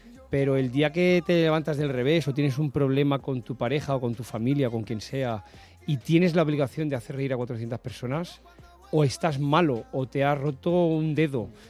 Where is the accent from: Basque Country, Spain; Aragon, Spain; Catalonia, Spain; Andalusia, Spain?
Catalonia, Spain; Barcelona; born there; yo soy nacido en Barcelona.